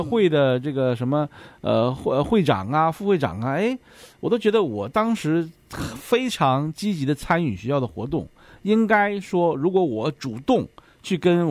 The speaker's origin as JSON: {"language": "Chinese", "country": "China", "said": "对于上下级的观念更比我们中国人更强烈"}